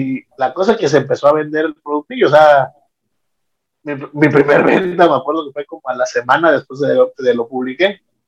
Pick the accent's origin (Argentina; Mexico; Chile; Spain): Mexico; Veracruz; Tengo 36 años, soy originario de Veracruz.